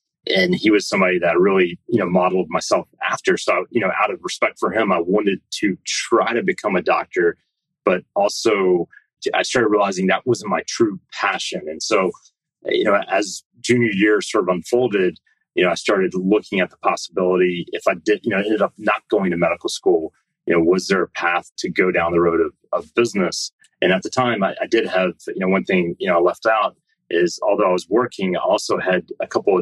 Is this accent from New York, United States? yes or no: no; Fayette, Alabama, United States; So I grew up, this town called Fayette, Alabama, which is about 50 minutes from Tuscaloosa.